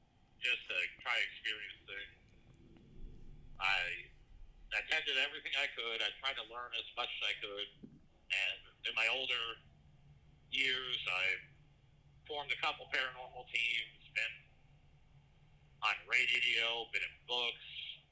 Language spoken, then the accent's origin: English; New Jersey, United States; Been an enthusiast of the paranormal since I was a little kid, growing up in New Jersey.